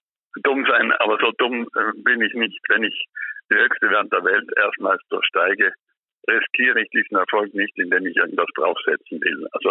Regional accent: Trentino-Alto Adige, Italy; Dolomitenpässe zum Beispiel, um aus meiner Heimat etwas zu erzählen.

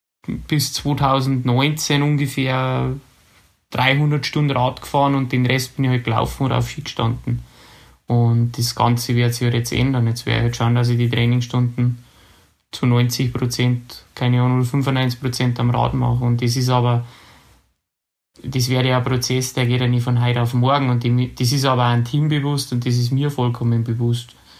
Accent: Germany; Für mich war das ganz klar, dass ich Deutscher bin.

